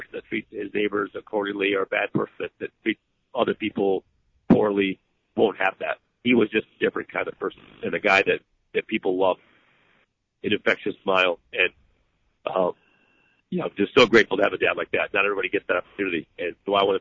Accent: South Dakota, United States; growing up in South Dakota, playing nine-man football, graduating with 26 kids in my class

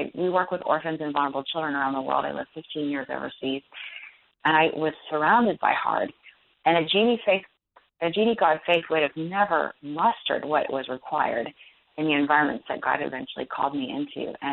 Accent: Cincinnati, Ohio, United States; I drive to Cincinnati, Ohio to spend the night at my mom's house, my hometown. And I hadn't been home since my last birthday.

